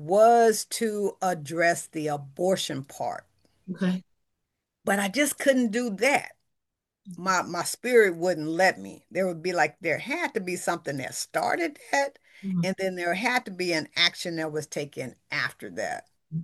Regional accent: Los Angeles, California, United States; So that's why I always make it a point to tell people that I was born and raised in Watts, because it was still Watts when I left there.

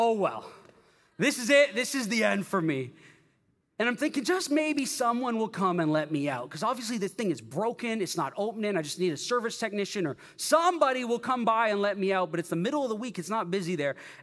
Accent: Canada; Y'all Canadians, I'm Canadian too, but I lived there 8 years.

